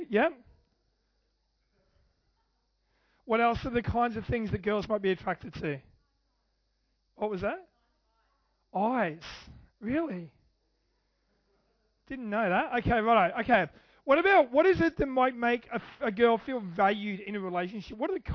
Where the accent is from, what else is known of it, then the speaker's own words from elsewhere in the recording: Redcliffe, Queensland, Australia; I feel like, because I'm from Redcliffe, I feel like we have a common bond.